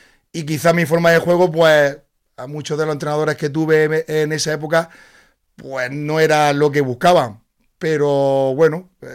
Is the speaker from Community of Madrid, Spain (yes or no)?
no; Almería, Andalusia, Spain; Pero bueno, Almería era mi tierra